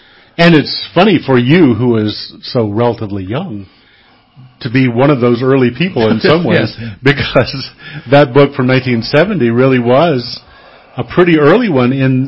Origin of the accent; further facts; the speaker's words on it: South Carolina, United States; I grew up in South Carolina where there were no books, and so finding anything at all at the local library was a...